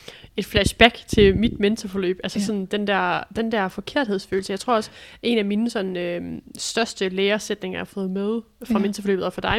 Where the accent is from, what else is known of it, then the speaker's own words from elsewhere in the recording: Region of Southern Denmark, Denmark; Jeg er flyttet tilbage til Fyn og har købt hus